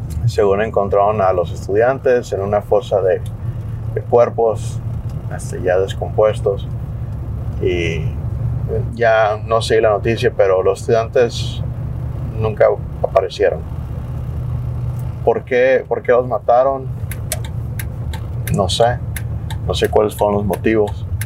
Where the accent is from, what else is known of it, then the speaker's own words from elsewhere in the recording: Mexico; Yo soy de México y en México tener armas es prácticamente imposible para un ciudadano.